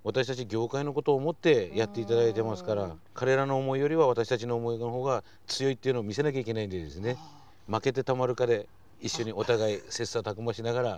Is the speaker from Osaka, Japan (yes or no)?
no; Okawa, Fukuoka, Japan; 子供の時からもいつもここで遊んでました。うちの実家がすぐそばにあってですね、この川で溺れそうになったりですね